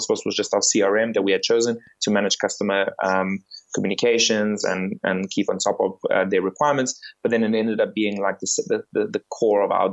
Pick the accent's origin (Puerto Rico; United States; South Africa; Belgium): South Africa; also born or lived in Bulgaria; So I'm originally from Bulgaria, even though I've lived my whole life in South Africa.